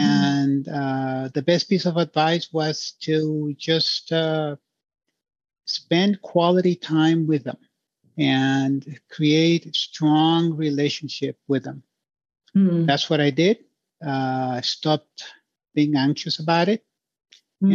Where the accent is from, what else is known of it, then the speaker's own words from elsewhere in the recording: Mexico; I came from Mexico originally. And in Mexico at the time when I was growing up, the president was omnipotent.